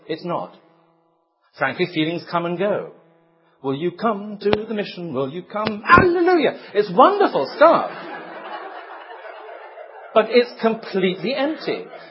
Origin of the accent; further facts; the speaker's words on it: Montana, United States; And I said, I'm from Montana. And they look at me and say, yeah, right. But, and I was from Montana.